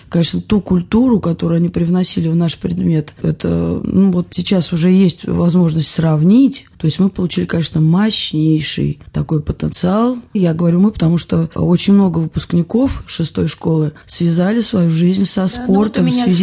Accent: Ramenskoye, Moscow Oblast, Russia; потому что я и родилась в Раменском, и училась в Раменском.

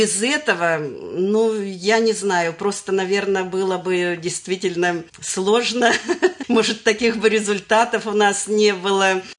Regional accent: Siberia, Russia; now in Ramensky District, Russia; Я сама сибирячка, когда оказалась вот 30 лет назад в Раменском районе

